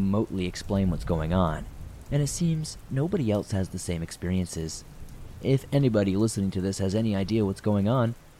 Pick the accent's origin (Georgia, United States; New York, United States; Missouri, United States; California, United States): California, United States; Long Beach; I'm from California, the Long Beach area.